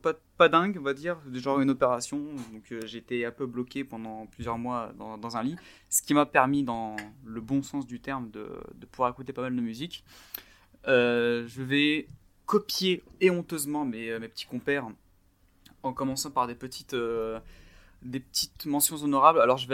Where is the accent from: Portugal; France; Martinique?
Portugal; Porto, Porto District; C'est fait par des Portugais qui sont originaires de Porto. Donc en plus de représenter mon bled, ça me permet de parler de musique qui bassonne un peu plus.